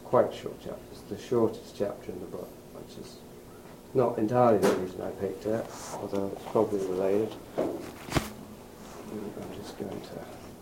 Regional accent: England, United Kingdom; accent: public school; And I noticed that when I shout, my accent, my public school accent, becomes much stronger, which I don't like.

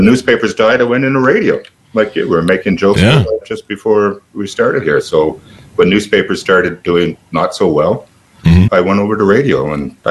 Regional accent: Ottawa, Ontario, Canada; I'm from Ottawa, born and raised. I still live in Ottawa.

